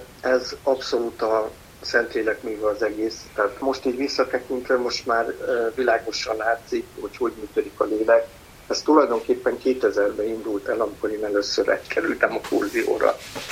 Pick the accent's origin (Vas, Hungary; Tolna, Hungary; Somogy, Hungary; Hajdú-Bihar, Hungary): Somogy, Hungary; Kaposvár; moved away as an adult; now in Budapest, Hungary; én Kaposváron születtem, és hát 18 éves koromig tulajdonképpen ott laktam, utána kerültem föl Budapestre, úgyhogy nekem az otthon az mindig Kaposvár.